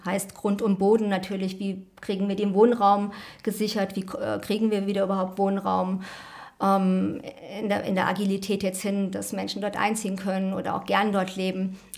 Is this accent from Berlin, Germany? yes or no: yes; Berlin, Germany; das kann man als Berlinerin sagen, das hat wahrscheinlich jeder, der hier lebt